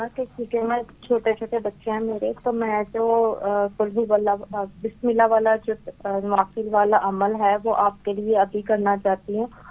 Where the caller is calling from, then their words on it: New Zealand; میں New Zealand سے بات کر رہی ہوں.